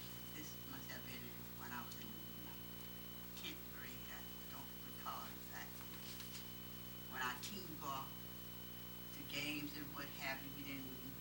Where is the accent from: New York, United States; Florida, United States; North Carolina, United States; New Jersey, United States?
Florida, United States; I come from Florida.